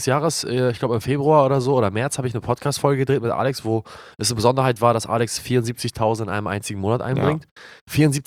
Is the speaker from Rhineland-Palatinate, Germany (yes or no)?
no; Glinde, Schleswig-Holstein, Germany; Früher war unser Büro in einer Absteige im Industriegebiet in meiner Heimatstadt Glinde.